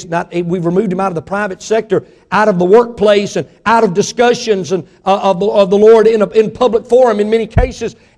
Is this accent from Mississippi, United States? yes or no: yes; Mississippi, United States; Now listen, I was raised in Mississippi. I wasn't born yesterday, just the day before.